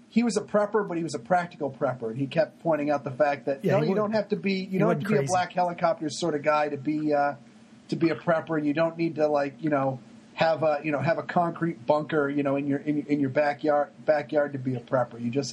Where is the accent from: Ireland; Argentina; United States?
United States; Maine; I mean, like I said, I grew up in Maine.